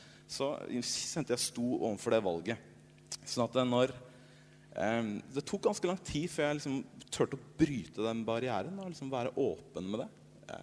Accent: Kristiansand, Agder, Norway; now in Oslo, Norway; vi vokste opp i Kristiansand

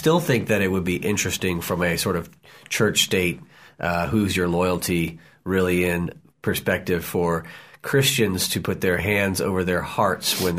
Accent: Lynchburg, Virginia, United States; also born or lived in Richmond; That's like when I was from Lynchburg, but was born in Richmond, because there was no hospital for like 2 hours.

